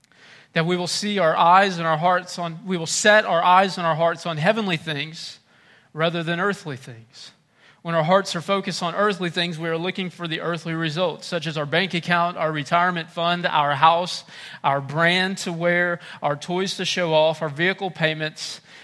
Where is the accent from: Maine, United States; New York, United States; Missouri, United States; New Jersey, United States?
Missouri, United States; Frank Clay; I grew up in Frank Clay, Missouri area. If you blink when you pass it, you'll miss it.